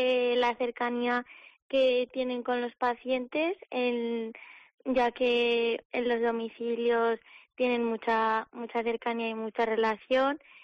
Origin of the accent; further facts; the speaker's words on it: Barbastro, Aragon, Spain; aunque soy de Barbastro, pues me gustan mucho los pueblos.